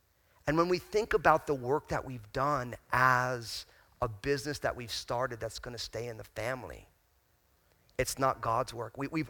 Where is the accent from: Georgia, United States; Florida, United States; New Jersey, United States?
New Jersey, United States; Old Bridge; I grew up in Old Bridge, New Jersey. So like I was socialized to be rude.